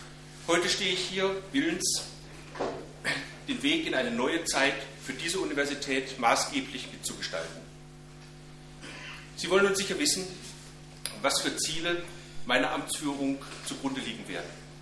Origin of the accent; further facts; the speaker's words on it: Kevelaer, North Rhine-Westphalia, Germany; also born or lived in Bebra; Geboren wurde ich 1946 in Bebra im Kreis Rothenburg, also gar nicht weit von hier. Meine Gymnasialzeit habe ich am Niederrhein in Kevela verbracht